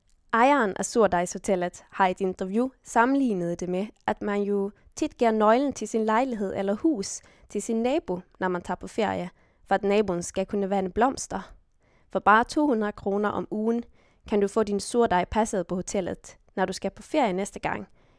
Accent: Sweden; Danish is a second language; Men i Sverige, hvor jeg kommer fra, er der gode råd at hente mod det problem.

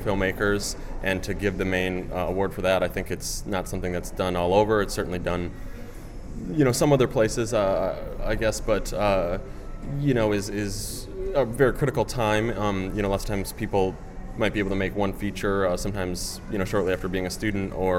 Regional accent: Brooklyn, New York, United States; I'm here from Brooklyn, New York, and I work as an independent film producer and programmer.

